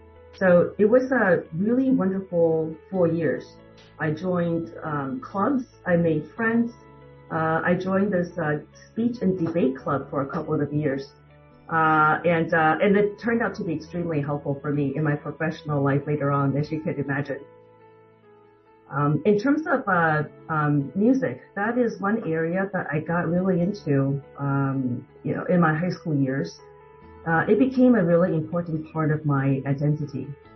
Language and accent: English; Keelung, Taiwan; now in United States; I grew up in Geelong, Taiwan.I lived there with my grandmother and my aunt and uncle for almost 12 years.